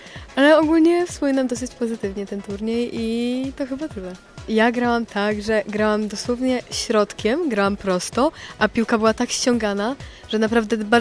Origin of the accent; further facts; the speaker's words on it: Poznań, Greater Poland Voivodeship, Poland; z Poznania, z Kalinowych Pól jako klub.